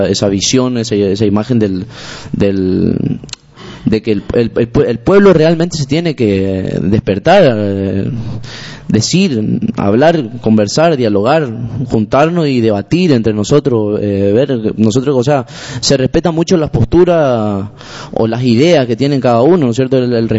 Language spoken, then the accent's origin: Spanish; Argentina; acá como argentino, ¿no es cierto?